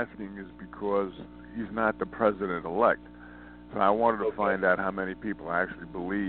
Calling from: Montana, United States; Yeah, I'm calling from Montana.

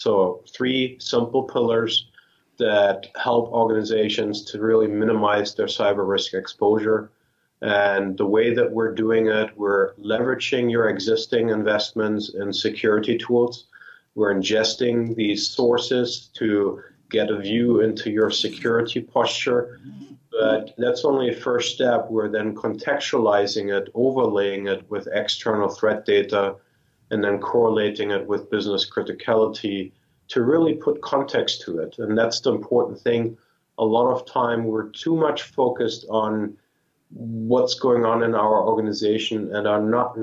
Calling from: Sunnyvale, California, United States; Sunnyvale

